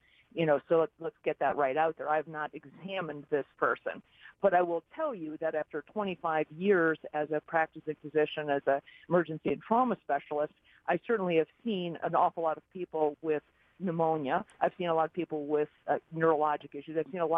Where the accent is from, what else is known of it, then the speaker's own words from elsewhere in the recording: Cleveland, Ohio, United States; now in Colorado, United States; I'm from Cleveland, Ohio, of all places, but I've lived in Colorado for the last few decades.